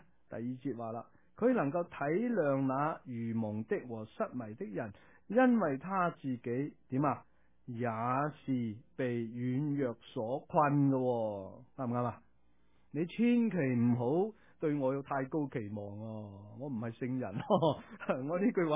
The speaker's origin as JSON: {"language": "Cantonese", "country": "Macau", "tie": "born there", "said": "我喺澳门出世噶"}